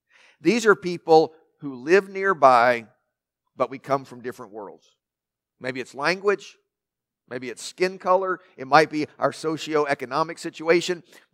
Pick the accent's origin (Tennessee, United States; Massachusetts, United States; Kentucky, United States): Kentucky, United States; We're from Kentucky. English is a second language for a lot of us, right?